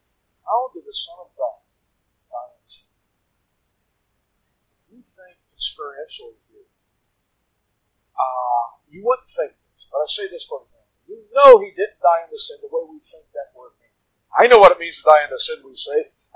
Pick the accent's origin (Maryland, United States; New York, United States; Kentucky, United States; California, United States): New York, United States; So, you know, I come from New York